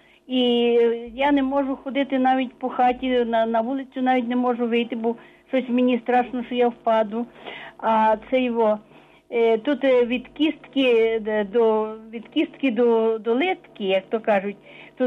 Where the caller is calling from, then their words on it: Lviv, Lviv Oblast, Ukraine; Я з Львова